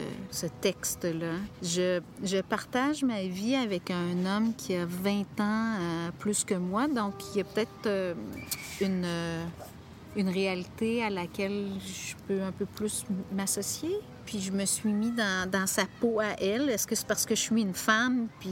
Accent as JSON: {"language": "French", "town": "Beauharnois", "region": "Quebec", "country": "Canada", "tie": "born or raised there", "said": "j'ai grandi à Beauharnois et j'ai fait mon école secondaire dans une polyvalente, à la polyvalente de Beauharnois."}